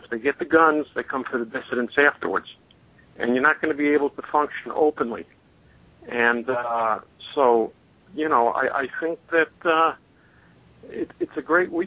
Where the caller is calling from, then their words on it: Florida, United States; I'm, calling from Florida.